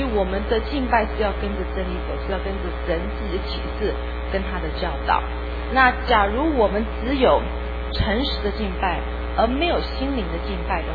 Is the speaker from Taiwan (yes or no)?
yes; Taiwan; 那我是台湾来的，所以从小学钢琴